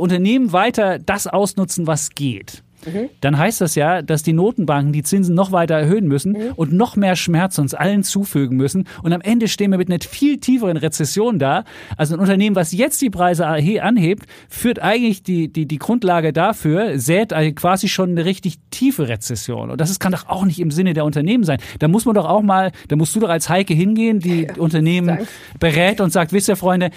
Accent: East Germany, Germany; Ich bin im Osten groß geworden

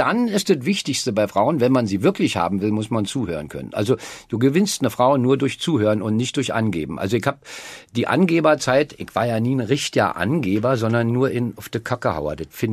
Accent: Berlin, Germany; Das war ja in der Zeit, wo ich aufgewachsen bin, da gab es ja, das war ja noch nicht richtig so getrennt alles Berlin.

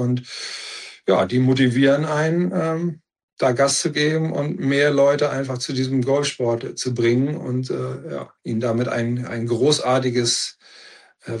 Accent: Berlin, Germany; in meiner Heimatstadt Berlin

